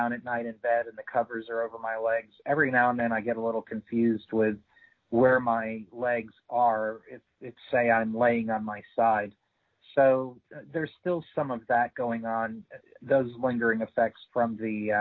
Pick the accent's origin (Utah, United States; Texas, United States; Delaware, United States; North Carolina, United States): North Carolina, United States; Mooresville; Mooresville, North Carolina, which is about 25 miles north of Charlotte, North Carolina.